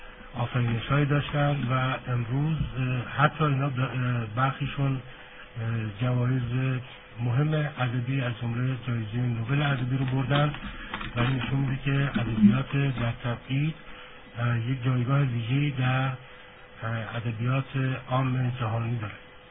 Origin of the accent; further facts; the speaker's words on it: Iran; ما ایرانی هستیم و فرهنگمون ایرانی است